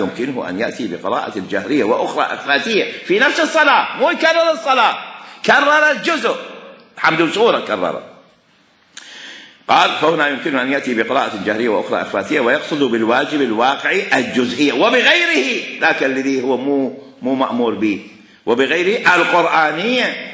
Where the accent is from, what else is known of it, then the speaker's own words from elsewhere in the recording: Iraq; now in Egypt; انا في مصر، انا عراقي في مصر